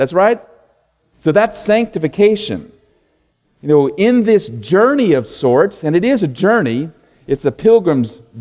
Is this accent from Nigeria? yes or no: no; California, United States; now in Denton, United States; I came from Southern California on a jazz trombone scholarship to UNT.